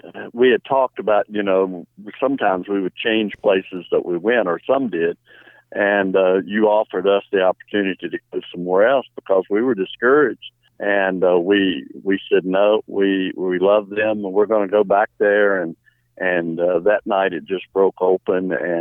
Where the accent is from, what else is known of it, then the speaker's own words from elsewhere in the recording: United States; I'm an American. I'm a country boy.